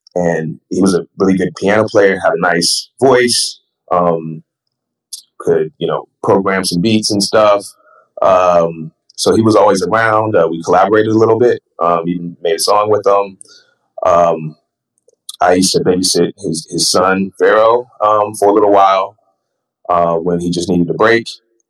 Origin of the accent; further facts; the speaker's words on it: Shaker Heights, Ohio, United States; I grew up in Shaker. Not wholly, but I graduated from Shaker, you know, went to Shaker Heights High School. I lived like right on the border, in the Low Mine, across the street from the Sunoco Station off Lee Road.